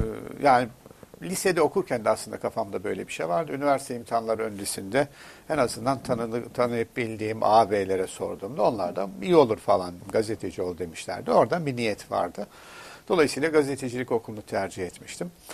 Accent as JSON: {"language": "Turkish", "region": "Ordu", "country": "Turkey", "tie": "born or raised there", "said": "Ordu doğumluyum. 1957. Ordu'da ilk orta tahsilimi yaptıktan sonra"}